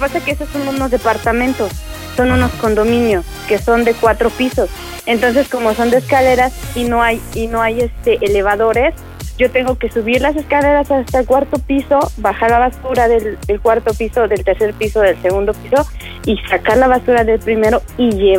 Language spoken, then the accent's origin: Spanish; Nezahualcóyotl, State of Mexico, Mexico; En Ciudad Neza.